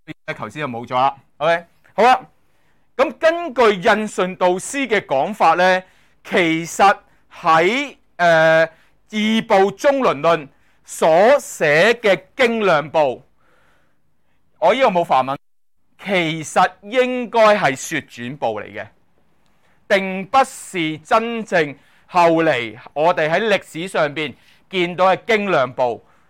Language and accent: Cantonese; Hong Kong; 我哋香港人好叻嘅嘛